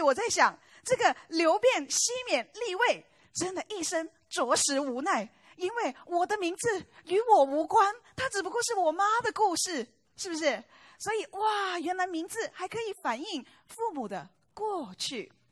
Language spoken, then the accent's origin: Chinese; China; born there; 那我自己呢是80年代出生在中国